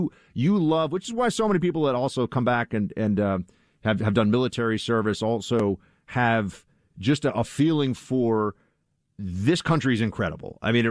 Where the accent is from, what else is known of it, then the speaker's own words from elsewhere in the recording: New York, United States; I mean, even as a New Yorker, I just think New Orleans is such a cool place